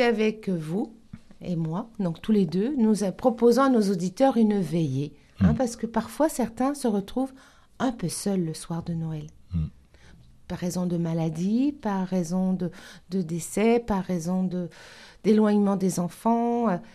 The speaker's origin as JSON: {"language": "French", "region": "Quebec", "country": "Canada", "moved": "yes", "said": "je suis québécoise. Ma culture initiale est donc du Québec."}